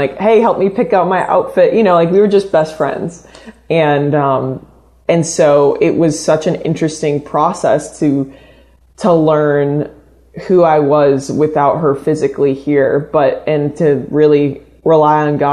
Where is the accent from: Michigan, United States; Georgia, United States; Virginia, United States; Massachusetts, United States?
Massachusetts, United States; Cape Cod; even though I grew up on Cape Cod, Massachusetts, miles and miles away from, you know, where … all the greats came from.